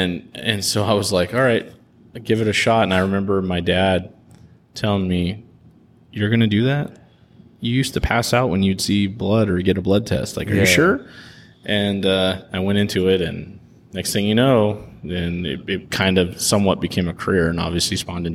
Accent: San Diego, California, United States; Obviously, I grew up in San Diego, so I have a lot of Hispanic friends, and I still do.

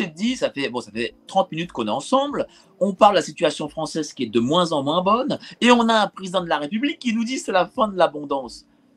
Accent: Île-de-France, France; moi, il se trouve que je viens de l'Ouest parisien. Enfin, quand j'habitais chez mes parents, j'étais au lycée La Fontaine, à la Porte d'Auteuil.

